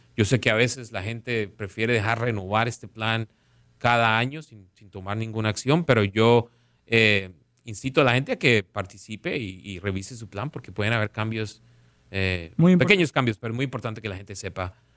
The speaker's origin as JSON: {"language": "Spanish", "region": "Caribbean coast", "country": "Colombia", "tie": "born or raised there", "said": "yo crecí jugando fútbol en Colombia, en la costa"}